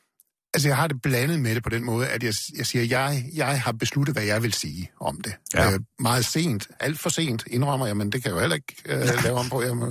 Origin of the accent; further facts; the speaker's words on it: Central Denmark Region, Denmark; Der var ikke nogen kommunister oppe i Salling, det er en halvø nord for Skive, hvor jeg kommer fra.